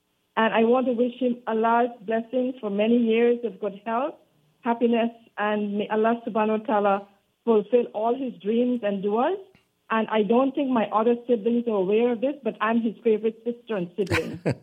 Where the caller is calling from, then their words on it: Los Angeles, California, United States; I'm calling from Los Angeles.